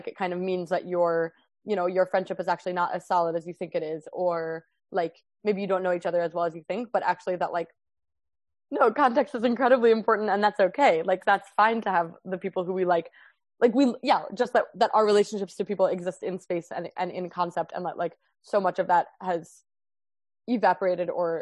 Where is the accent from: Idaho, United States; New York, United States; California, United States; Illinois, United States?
Illinois, United States; Chicago; I'm like Jewish and I'm white and I'm from Chicago